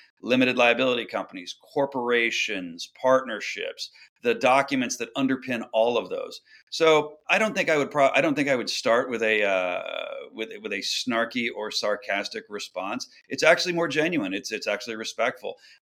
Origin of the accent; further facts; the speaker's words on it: Kansas City, Missouri, United States; I am from the Midwest. I am from Kansas City, Missouri.